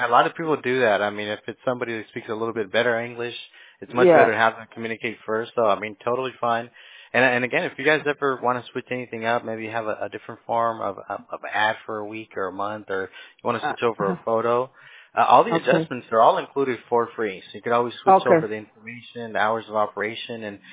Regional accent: United States; I'm from the States. Yeah, my parents are from, one's from Guatemala, and my other mom's from Colombia

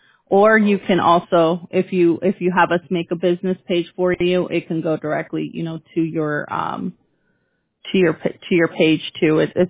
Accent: California, United States; I'm from California, Orange County.

